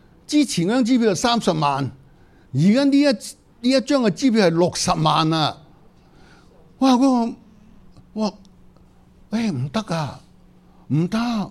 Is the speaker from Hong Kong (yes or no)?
no; Singapore; 佢哋覺得我哋新加坡人哇，好似明星咁啊！